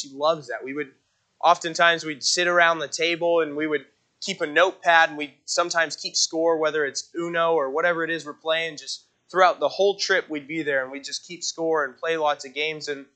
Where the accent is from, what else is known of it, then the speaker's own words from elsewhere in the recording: El Paso, Texas, United States; I'm from El Paso, Texas, so way down south.